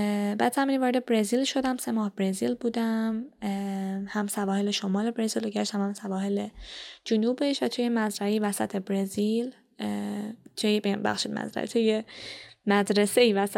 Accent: Iran; رئیس سفارت بعد اینکه متوجه شد من ایرانیم به من دست داد

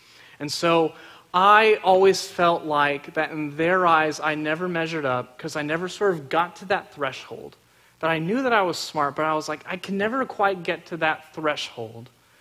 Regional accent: Friendswood, Texas, United States; Some of you may know that I grew up in Friendswood. And for those of you who don't know Friendswood, it's about 10, 15 minutes away from NASA.

